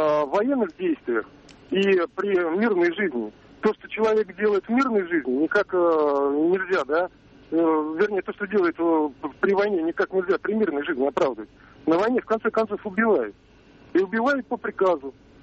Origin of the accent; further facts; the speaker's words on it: Orenburg, Orenburg Oblast, Russia; я из города Оренбурга.